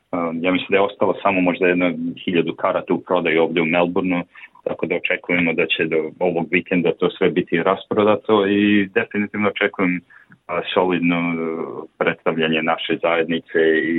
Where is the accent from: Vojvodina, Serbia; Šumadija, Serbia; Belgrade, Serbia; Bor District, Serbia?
Belgrade, Serbia; iz Beograda sam i odrastao sam uz Partizan pored hale Pionira